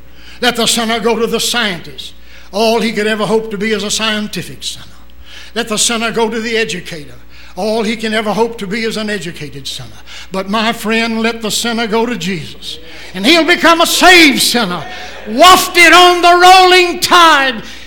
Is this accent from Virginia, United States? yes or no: yes; Danville, Virginia, United States; in 1927, Dr. M.F. Ham conducted a revival in my hometown, Danville, Virginia.